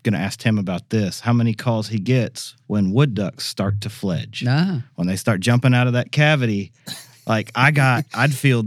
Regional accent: Little Rock, Arkansas, United States; Originally from just outside of Little Rock. Grew up, my dad was a DE volunteer. I grew up in events in the Little Rock area.

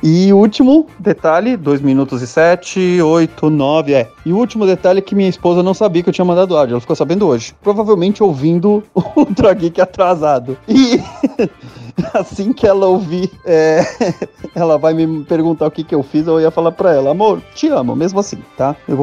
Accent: São Paulo, Brazil; não sou do sul, sou da zona norte de São Paulo. Na verdade, eu estou a 10 minutos a pé do metrô Parada Inglesa.

